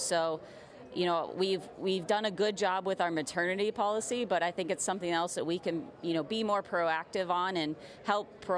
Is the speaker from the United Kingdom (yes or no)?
no; Houston, Texas, United States; But, I grew up in the Houston area playing golf all over this city, and just to get to play in front of my family one more time and get my friends out.